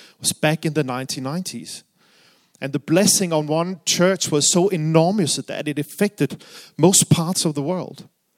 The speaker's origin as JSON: {"language": "English", "country": "Denmark", "second_language": "English", "moved": "as an adult", "lives_now": "United Kingdom", "said": "the reason for my accent is I am from Denmark, but I have been living here in the UK for more than 7 years now"}